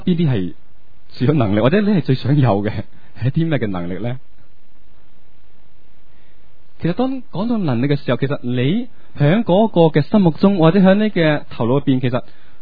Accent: China; 或者近排我哋身为中国人咧，有冇睇

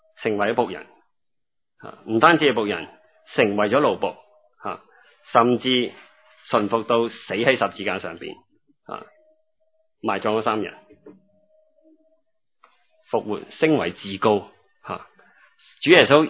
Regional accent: China; 即是好像我们中国人即是中国人的社会里面你讲个名字出来就可以了。

